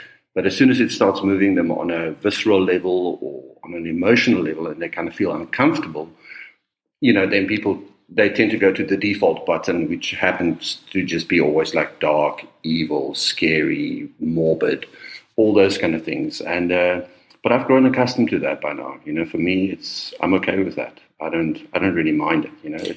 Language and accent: English; South Africa; growing up in South Africa in the sort of 70s and 80s